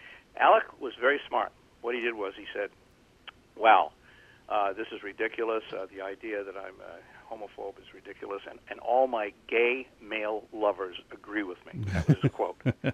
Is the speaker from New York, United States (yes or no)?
no; Boston, Massachusetts, United States; Yeah, I was born in Southie, and I worked down on the Cape in the summertime.